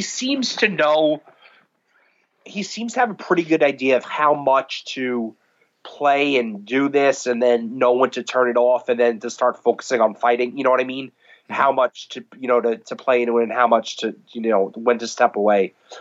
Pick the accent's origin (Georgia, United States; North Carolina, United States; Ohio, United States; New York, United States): New York, United States; You know, born and raised in New York, still live in New York